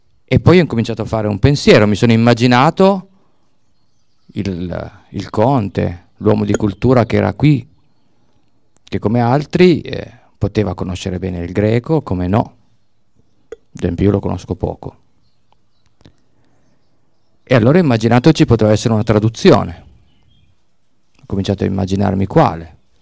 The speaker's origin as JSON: {"language": "Italian", "town": "Canelli", "region": "Piedmont", "country": "Italy", "tie": "born there", "said": "e io sono nato a Canelli"}